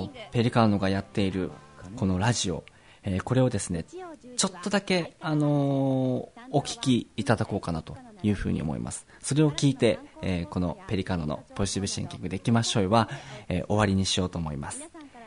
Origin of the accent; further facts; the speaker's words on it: Karatsu, Saga, Japan; 地元の佐賀県の唐津市というところでコミュニティ FM が開局するよという情報を聞き入れまして